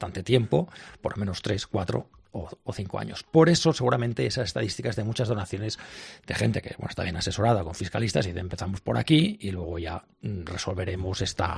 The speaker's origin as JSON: {"language": "Spanish", "region": "Catalonia", "country": "Spain", "said": "Yo soy muy catalán, también muy español, ya lo digo."}